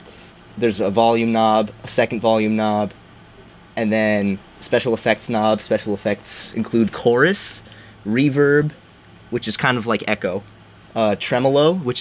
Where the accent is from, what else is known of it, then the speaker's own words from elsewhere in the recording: Ridgewood, New Jersey, United States; Yeah, so I'm from Ridgewood, New Jersey, which is a pretty suburban town. It's like 30 minutes outside of New York City, fairly congested area.